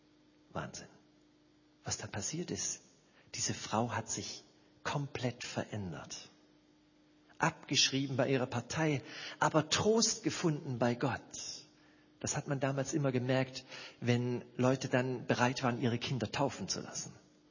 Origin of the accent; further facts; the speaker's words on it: East Germany, Germany; born there; Ich sage immer, ich bin bekennender Ossi. Also das heißt, ich bin im Osten geboren. Meine Mutter ist aber Schwäbin.